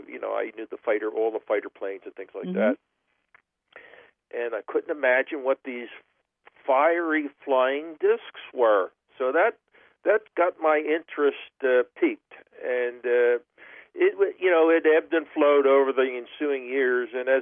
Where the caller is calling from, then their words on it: Huntingdon Valley, Pennsylvania, United States; I'm calling in from just outside of Philadelphia, Pennsylvania, a little township, Huntington Valley, Pennsylvania.